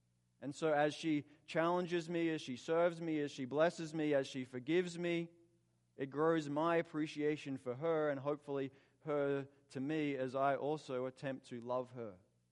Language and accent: English; Australia; As an Australian, we can't walk on water. Australians don't walk on water.